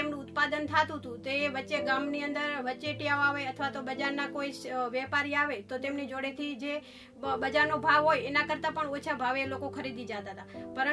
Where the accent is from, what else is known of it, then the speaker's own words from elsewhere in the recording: Dhokavada, Gujarat, India; મારું ગામ ધોકાવાડા છે, તાલુકો સાંતરપુર છે, જિલ્લો પાટણ છે.